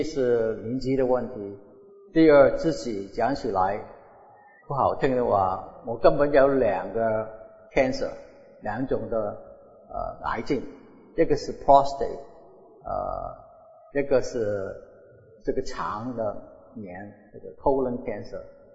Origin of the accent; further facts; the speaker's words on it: Hong Kong; accent: Cantonese; Chinese is a second language; moved away as an adult; also born or lived in Shanghai, China; now in United States; 因为我本身是上海人，六岁的时候从上海跟父母亲移民到香港，然后在香港长大，所以我讲的有广东的口音，所以原谅啊，不是很纯正的普通话，在香港念了小学、中学